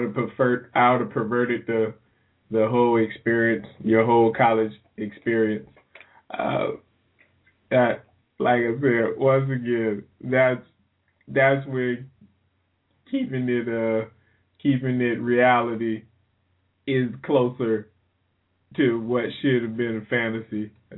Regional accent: New Orleans, Louisiana, United States; I'm from New Orleans. So I grew up in New Orleans, so I have a special affinity for New Orleans.

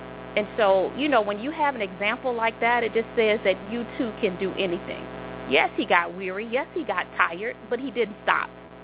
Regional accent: the South, United States; Well, you know, Eric, both of us, we grew up in the South.

